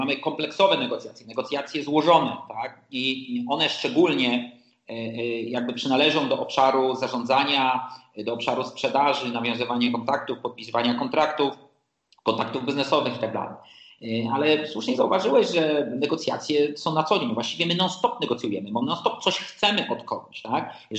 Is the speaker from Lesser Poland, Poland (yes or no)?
yes; Kraków, Lesser Poland, Poland; moved away as an adult; also born or lived in United States; Jestem przedsiębiorcą 38 lat, bo mam 54 lata. Zacząłem, jak miałem 16 lat, pochodzę z Krakowa. Po 3 latach wyjechałem do Stanów Zjednoczonych. 20 lat spędziłem w Stanach Zjednoczonych.